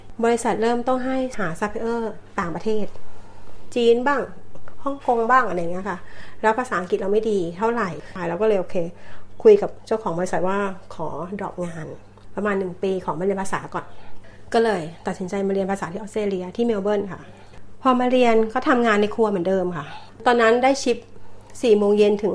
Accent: Bangkok, Thailand; now in Australia; เป็นคนกรุงเทพค่ะ

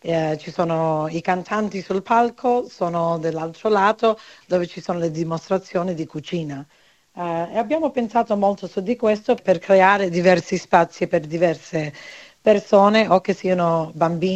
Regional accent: Calabria, Italy; Perché io sono calabrese, sono fiera da dove sono io

